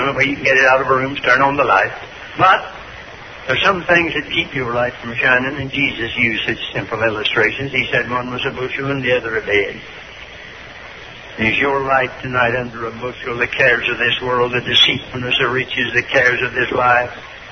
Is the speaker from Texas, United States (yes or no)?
no; Hickory, North Carolina, United States